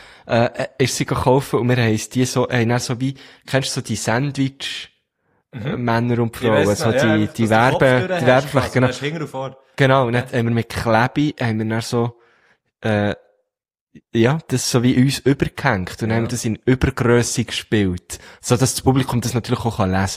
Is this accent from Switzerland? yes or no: yes; Switzerland; weil ich, als richtiger Schweizer.